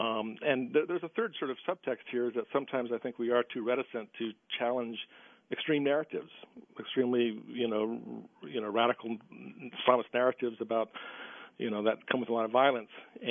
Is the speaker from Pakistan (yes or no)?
yes; Pakistan; born and raised in Pakistan